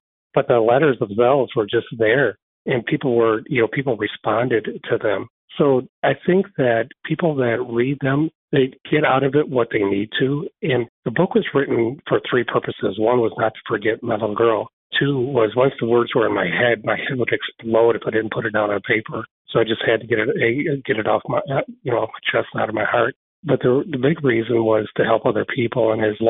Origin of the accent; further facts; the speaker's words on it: Frankenmuth, Michigan, United States; here in my hometown of Frankenmuth